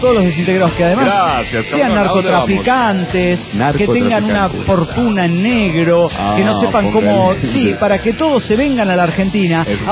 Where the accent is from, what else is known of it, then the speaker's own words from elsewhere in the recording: Guadalajara, Jalisco, Mexico; de Guadalajara.